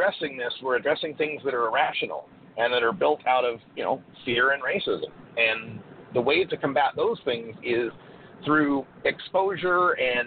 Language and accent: English; Portland, Oregon, United States; My local pot shop, I'm from Portland, Oregon.